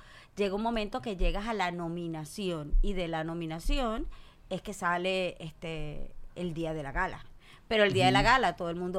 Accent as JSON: {"language": "Spanish", "country": "Venezuela", "moved": "yes", "said": "tú te fuiste de Venezuela, yo me fui de Venezuela"}